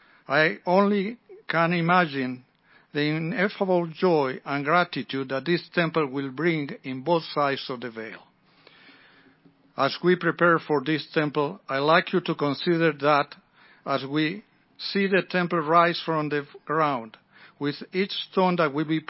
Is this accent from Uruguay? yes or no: yes; Montevideo, Uruguay; my wife and I were baptized in Montevideo, Uruguay, my home country.